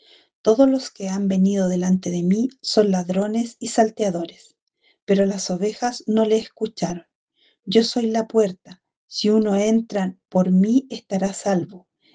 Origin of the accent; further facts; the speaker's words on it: south, Chile; porque en mi tierra, soy de una parte del sur de Chile, y conozco a los pastores, he visto las ovejas